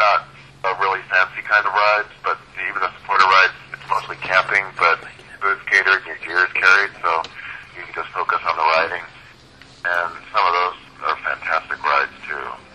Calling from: Missoula, Montana, United States; Missoula, Montana.

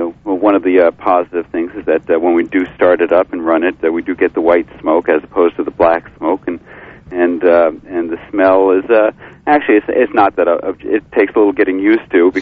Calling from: Deer Isle, Maine, United States; I'm from Deer Isle.

